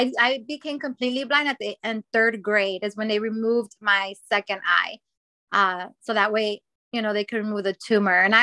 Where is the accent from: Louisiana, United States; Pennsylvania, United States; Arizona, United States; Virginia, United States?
Arizona, United States; Well, like you mentioned, I'm from Arizona, and I'm actually completely blind.